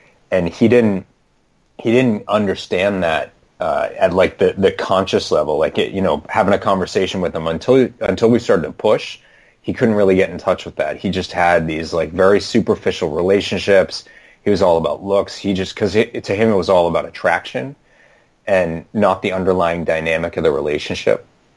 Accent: Massachusetts, United States; And you know, growing up in the Boston area, like, there's plenty of neighborhoods where you don't talk about that kind of stuff.

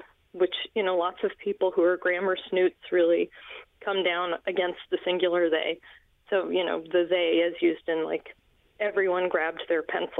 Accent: Colorado, United States; I grew up in Colorado, and I have family all through the, you know, South Midland is what we call it in linguistics.

